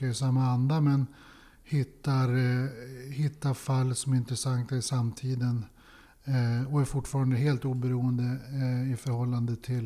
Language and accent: Swedish; Örnsköldsvik, Västernorrland County, Sweden; jag läste juridik i Uppsala efter skolgången hemma i Örnsköldsvik.